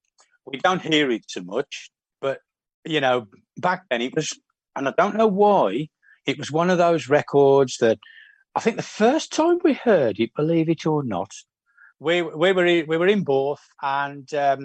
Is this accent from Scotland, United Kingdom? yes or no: no; West Bromwich, West Midlands, United Kingdom; someone noticed our accent. Where are you from? West Brom.